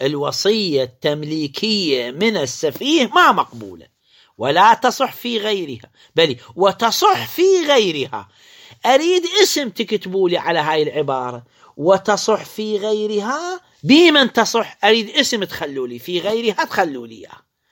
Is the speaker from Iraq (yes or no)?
yes; Iraq; هذا يبيعوا بخمسمائة دينار عندنا بالعراق، يعني مو غالي.